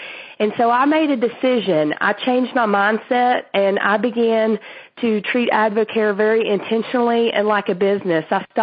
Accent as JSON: {"language": "English", "town": "Maryville", "region": "Tennessee", "country": "United States", "said": "I'm from Maryville, Tennessee."}